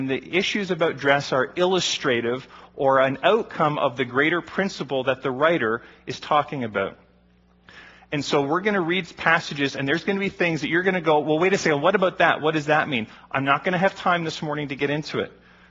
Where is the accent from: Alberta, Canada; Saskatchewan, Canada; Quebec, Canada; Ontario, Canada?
Ontario, Canada; I grew up in Waterloo County, okay? So I grew up in old order Mennonite country.